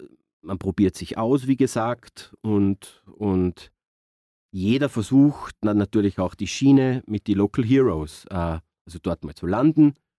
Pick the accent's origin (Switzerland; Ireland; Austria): Austria; Salzburg; bin ich auch aus dem Innergebirg und bin auch dann in die Stadt gezogen mit Anfang 20